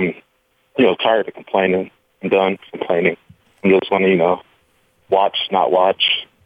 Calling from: Omaha, Nebraska, United States; in Omaha.

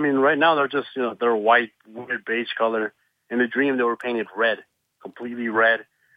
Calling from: Las Vegas, Nevada, United States; from Las Vegas.

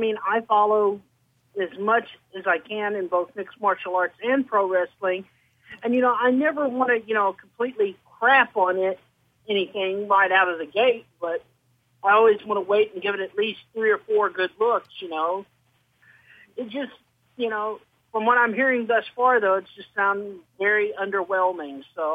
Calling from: Arkansas, United States; from Arkansas.

